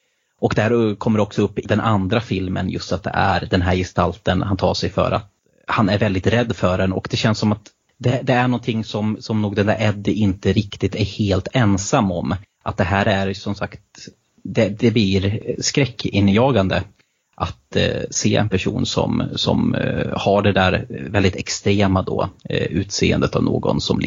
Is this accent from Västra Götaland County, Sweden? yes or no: no; Kilafors, Gävleborg County, Sweden; now in Bollnäs, Sweden; jag bor i Bollnäs och jag är från Kilafors från början som är en väldigt liten ort som är mest välkänt för Hårgasägnen.